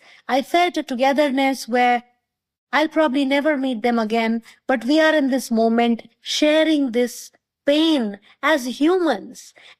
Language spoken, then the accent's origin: English; India; And I grew up in India.